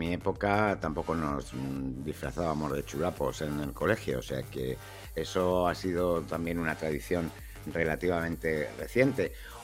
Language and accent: Spanish; Madrid, Community of Madrid, Spain; el único que soy de Madrid capital soy yo